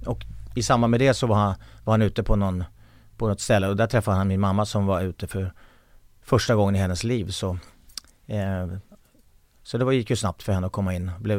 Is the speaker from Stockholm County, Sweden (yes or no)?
yes; Bro, Stockholm County, Sweden; Det var i Bro.